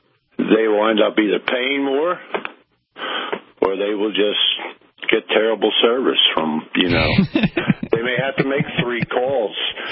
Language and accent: English; Pennsylvania, United States; I'm from Pennsylvania, and you know what's been going on with the voting in Pennsylvania.